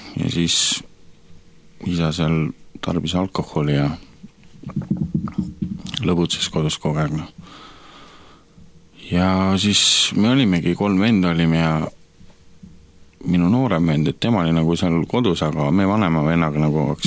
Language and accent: Estonian; Tallinn, Harju County, Estonia; now in Loksa, Estonia; nagu öeldud, olen 25-aastane, pärit olen ma Tallinnast ja hetkel elan Loksal. Vanemate juures.